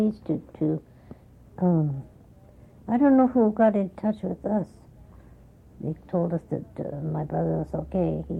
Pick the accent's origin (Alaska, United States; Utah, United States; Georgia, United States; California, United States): Alaska, United States; moved away; They didn't realize I came from Alaska. And I said to Fred, I said, gee, this is worse than Alaska.